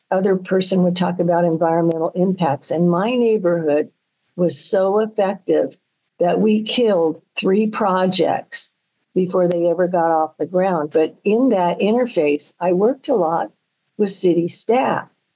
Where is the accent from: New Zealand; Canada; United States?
New Zealand; born there; I was born in New Zealand. I was a World War II baby, born of a New Zealand woman and a child, my crazy Russian father, born of Russian immigrants.